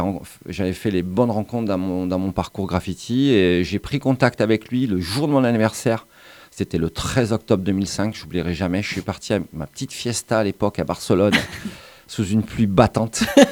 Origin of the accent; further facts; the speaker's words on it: Montpellier, Occitanie, France; retour de mes années à l'étranger, enfin décidé de poser mes valises et revenir à Montpellier, ma ville natale, ma ville que j'aime tant, j'y porte un amour.